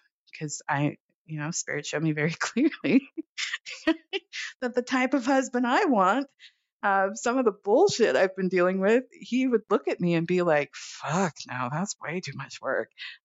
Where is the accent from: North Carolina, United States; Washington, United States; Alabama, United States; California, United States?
California, United States; Los Angeles; I mean, come on, I grew up in Los Angeles and this is what I know.